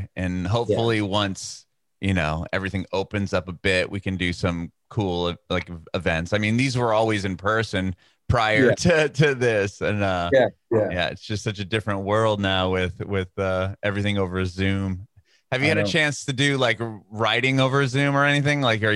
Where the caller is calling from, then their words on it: San Diego, California, United States; I'm in San Diego, California. I'm actually in my mother-in-law's house. We're moving to Nashville.